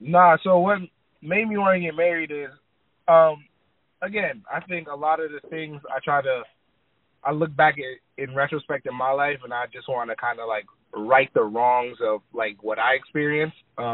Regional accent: Boston, Massachusetts, United States; now in Lowell, United States; So I was born and raised in Boston, like Boston City proper. I currently live and work in a city called Lowell, Massachusetts, which is like 40 minutes north of Boston.

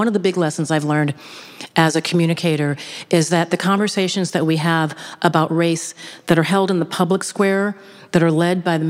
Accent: Minneapolis, Minnesota, United States; growing up in Minneapolis in a working class neighborhood in the South Side, in a community where a lot of people didn't have air conditioning.

